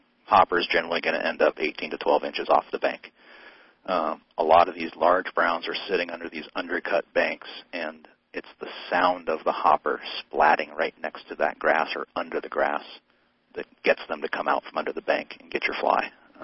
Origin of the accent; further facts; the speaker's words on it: Portland, Oregon, United States; Shout out to Rip City, my hometown.